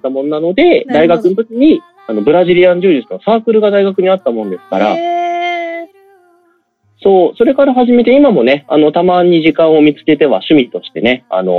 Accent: Koshigaya, Saitama, Japan; 埼玉の越谷市という非常にいい町の出身でございますね。

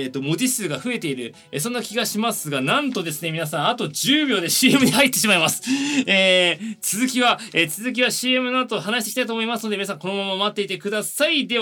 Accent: Tokyo, Japan; 東京出身でございます。東京生まれの東京育ちですね。

